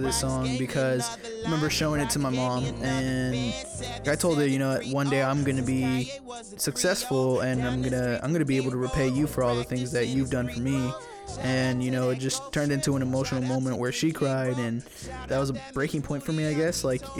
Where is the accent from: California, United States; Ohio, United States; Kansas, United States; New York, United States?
California, United States; San Francisco; I'm currently 18 years old, and I am from San Francisco, the city.